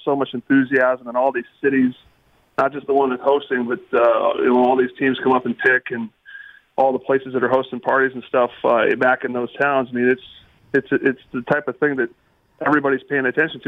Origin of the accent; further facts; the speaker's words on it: Indiana, United States; now in California, United States; growing up in Indiana, it's not a wine area, but liked a lot of nice restaurants, people were into wine. I live in California